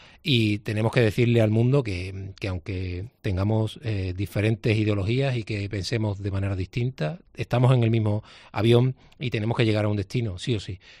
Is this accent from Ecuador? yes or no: no; San Juan del Puerto, Andalusia, Spain; me has preguntado como sanjuanero, para mí es algo bastante interesante que salga desde Palos de la Frontera, desde aquí de Huelva